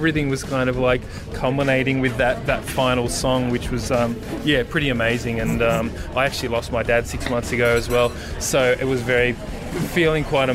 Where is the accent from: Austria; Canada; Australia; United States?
Australia; Panania, New South Wales; I'm from Panania in Sydney.